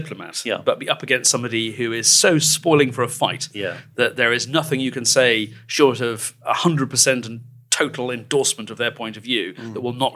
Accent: England, United Kingdom; Money obviously is vulgar, and we're English, so we're not going to talk about that.

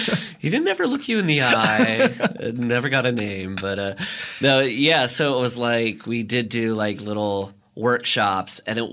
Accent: Midwest, United States; I grew up in the Midwest, so in junior high

